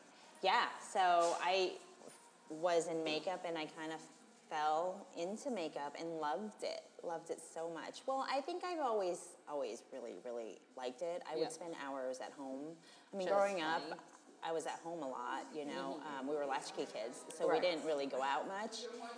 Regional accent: San Francisco, California, United States; I grew up in San Francisco, so I never really left. I'm totally local.

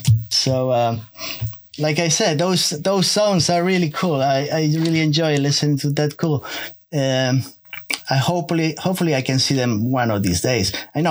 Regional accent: New Jersey, United States; You see, I'm from New Jersey. I live in New Jersey.

